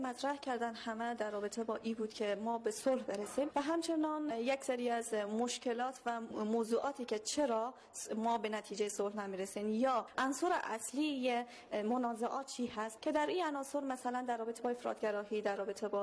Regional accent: Afghanistan; خودم به عنوان یک زنی که جوان هستم در داخل این جامعه و به عنوان یک افغانستانی و افغان دارم زندگی میکنم

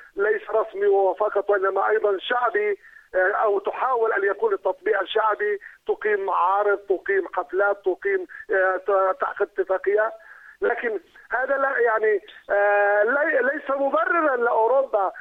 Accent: Palestine; وبالطبع هذا يوجب علينا نحن كفلسطينيين التحرك

